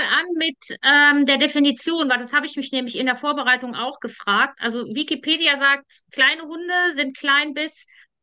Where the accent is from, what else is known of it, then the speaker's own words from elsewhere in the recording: Bergheim, North Rhine-Westphalia, Germany; ich komme aus Bergheim, das ist ganz in der Nähe von Köln.